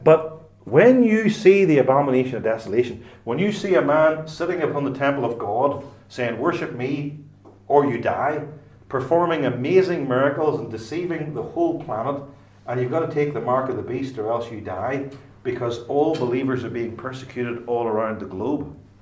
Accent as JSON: {"language": "English", "country": "United Kingdom", "said": "we're British"}